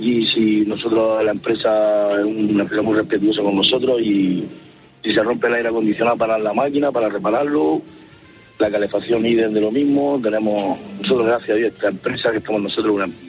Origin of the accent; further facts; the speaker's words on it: Region of Murcia, Spain; Yo soy murciano, pero bueno, yo he corrido a España en mi obra